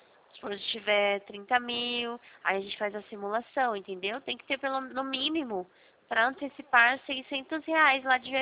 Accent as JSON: {"language": "Portuguese", "region": "São Paulo", "country": "Brazil", "said": "eu sou de São Paulo"}